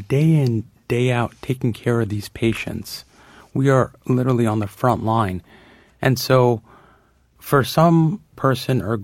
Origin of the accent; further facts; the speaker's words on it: United States; I am an American. I love this country.